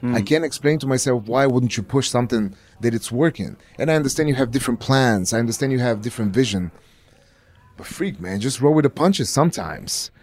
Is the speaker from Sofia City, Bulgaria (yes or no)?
no; Plovdiv, Plovdiv Province, Bulgaria; English is a second language; the mayor of Bulgaria is going to give me the key of my hometown, Plovdiv.